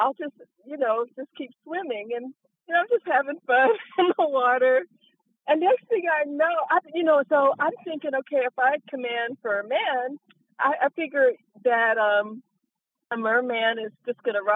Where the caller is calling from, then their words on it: Florida, United States; So I'm calling from Florida. I'm so happy to be here.